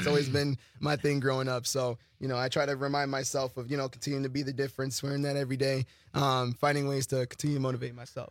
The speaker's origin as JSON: {"language": "English", "town": "Chicago", "region": "Illinois", "country": "United States", "lives_now": "Green Bay, United States", "said": "I am from Chicago."}